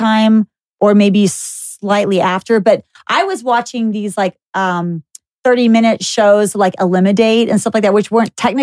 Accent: Dallas, Texas, United States; I grew up in Dallas and I ride horses.

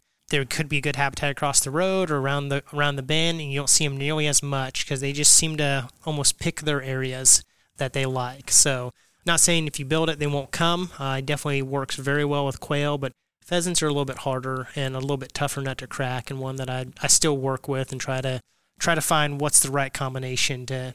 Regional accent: Missouri, United States; growing up in Northwest Missouri, about an hour, 45 minutes west of here, grew up in Daviess County.

